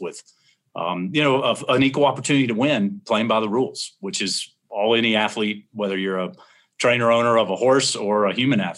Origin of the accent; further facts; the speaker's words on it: Jacksonville, Florida, United States; I grew up in Jacksonville, Florida, and pretty close to Ocala, Florida.